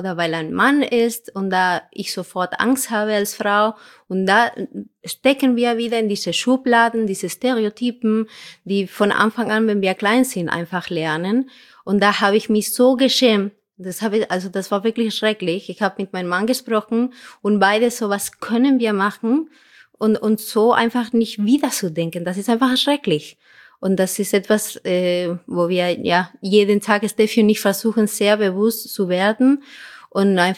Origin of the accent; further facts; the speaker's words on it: Spain; German is a second language; sage ich als Spanier.